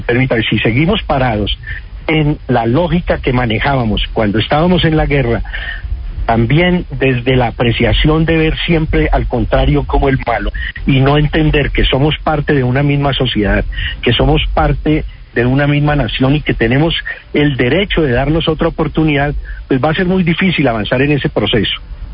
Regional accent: Colombia; A ver, somos ciudadanos colombianos todos.

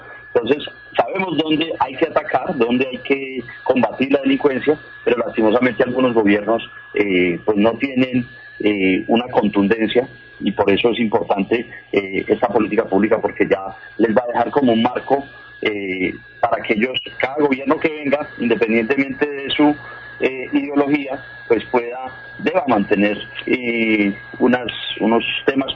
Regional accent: Cali, Valle del Cauca, Colombia; porque a veces como caleños queremos cámaras en todo lado

